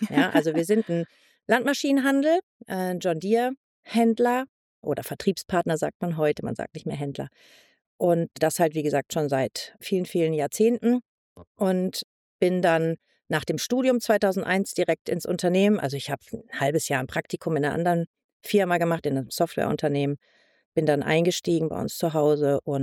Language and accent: German; Soest, North Rhine-Westphalia, Germany; born there; Ich komme gebürtig aus Soest, aus Nordrhein-Westfalen.